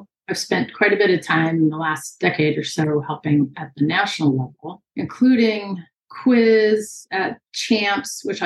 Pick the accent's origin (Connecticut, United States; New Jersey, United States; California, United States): California, United States; I started Western because I am from California, and that's the predominant riding style.